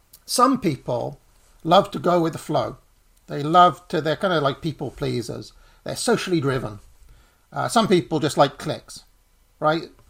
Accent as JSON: {"language": "English", "region": "England", "country": "United Kingdom", "said": "Because I'm English and this is our flag."}